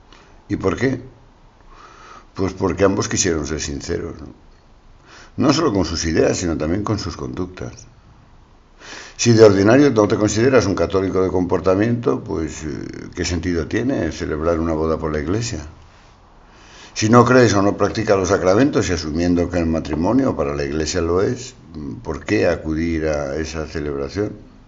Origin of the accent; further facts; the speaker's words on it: Alicante, Valencian Community, Spain; also born or lived in Galicia; El fin de semana lo pasé en Alicante, en ciudad a la que llegué procedente de Galicia y con bastante disgusto interior, cuando yo contaba unos 8 años de edad.